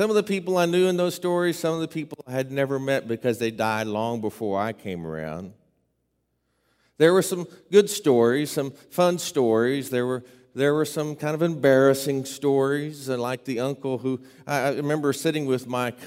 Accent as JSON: {"language": "English", "region": "Oklahoma", "country": "United States", "tie": "born or raised there", "said": "I grew up in the Holy Land. That's Oklahoma for those uninformed."}